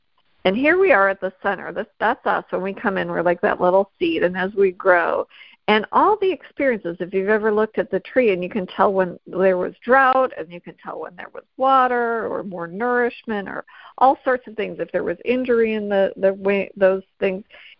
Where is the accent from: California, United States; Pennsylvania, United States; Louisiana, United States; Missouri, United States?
Pennsylvania, United States; Pittsburgh; And I said, oh, from Pittsburgh.